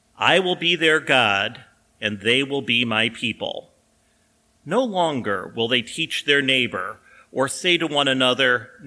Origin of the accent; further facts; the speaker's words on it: Mount Pleasant, Iowa, United States; First United Methodist Church in Mount Pleasant, my hometown down in southeast Iowa.